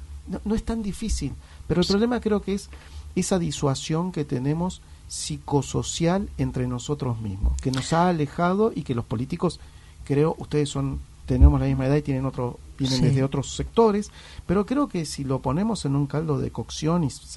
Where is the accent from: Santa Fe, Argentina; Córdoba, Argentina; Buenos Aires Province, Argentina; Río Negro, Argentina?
Buenos Aires Province, Argentina; Pilar; me viene la imagen de la ciudad de donde vengo, que es Pilar